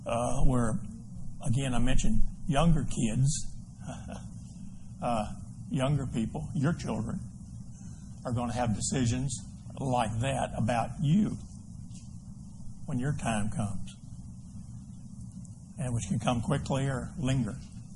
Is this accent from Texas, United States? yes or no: yes; Orange, Texas, United States; I remember growing up in Orange, we'd drive over to Bridge City, Texas.